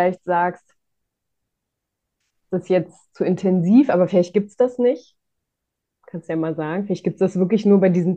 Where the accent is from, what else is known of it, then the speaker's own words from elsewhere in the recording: East Germany, Germany; ich komme auch aus der DDR